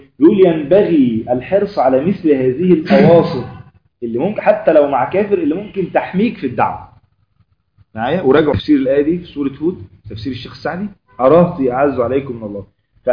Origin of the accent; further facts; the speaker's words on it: Egypt; يعني فيروس سي مثلا عندنا في مصر